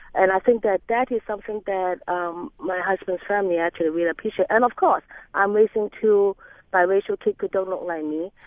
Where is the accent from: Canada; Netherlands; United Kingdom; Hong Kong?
Hong Kong; now in United States; I actually don't think about myself being a Chinese as I grew up in Hong Kong. But it became more and more apparent after I moved here that I consider myself as a Chinese American or Asian American.